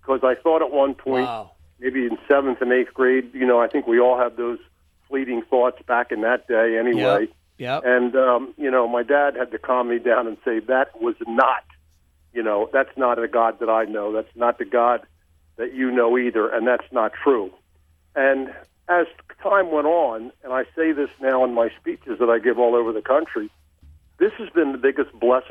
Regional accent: Philadelphia, Pennsylvania, United States; 3 weeks later, I was with the Philadelphia Eagles in my hometown.

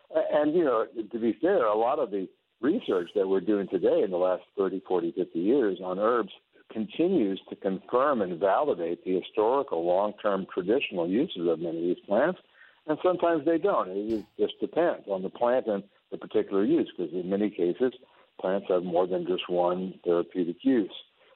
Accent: El Paso, Texas, United States; The Cafe Mexicana, as we call it down on the border where I grew up in El Paso.

